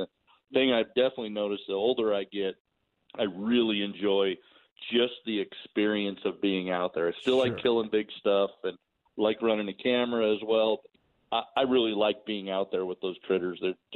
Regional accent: Colorado, United States; But I'm passionate about big game. I grew up in Colorado.

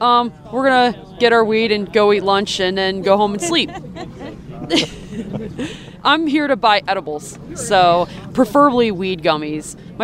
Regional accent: Pittsburgh, Pennsylvania, United States; Pittsburgh, Pennsylvania. God, I'm not sorry. We had a late night. Pittsburgh, Pennsylvania.

